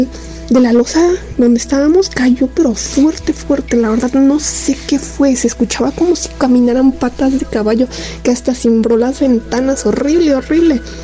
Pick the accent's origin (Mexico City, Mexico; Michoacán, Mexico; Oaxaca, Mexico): Mexico City, Mexico